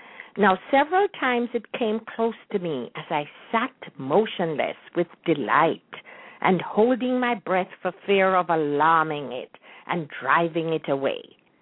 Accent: Jamaica; moved away; I am so passionate about growing up in Jamaica, even though I have not been there in a long time and I perhaps will not go back there to reside.

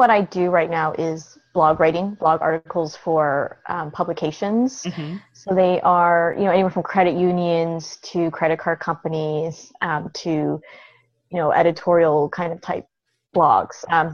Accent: Canada; moved away as an adult; now in United States; I'm originally from Canada.

